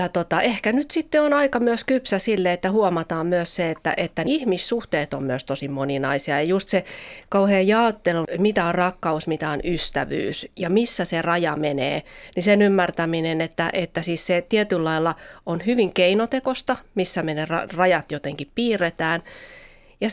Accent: Helsinki, Uusimaa, Finland; en mä silti ole helsinkiläinen, mä oon stadilainen.

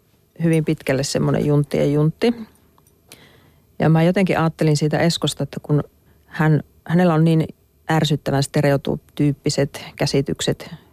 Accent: Oulu, North Ostrobothnia, Finland; Toki se on varmaan hyvin paljon semmoinen oulumainen, kun mä oon itse Oulusta kotosi.

